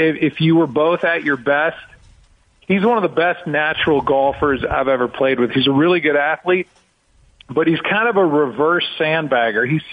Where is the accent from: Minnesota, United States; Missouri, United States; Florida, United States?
Missouri, United States; St. Louis; especially here in St. Louis where I live. For a certain segment of the population, especially in my hometown, I will always be